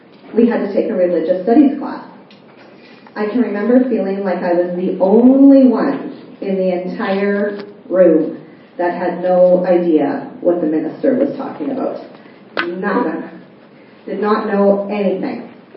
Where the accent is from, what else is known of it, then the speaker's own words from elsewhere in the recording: Regina, Saskatchewan, Canada; born there; 40 years ago, I was born in Regina. I was born to two teenage parents that were very young.